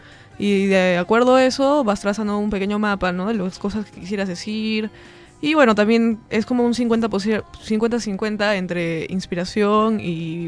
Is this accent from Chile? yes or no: no; Arequipa, Peru; porque soy arequipeña, ¿no?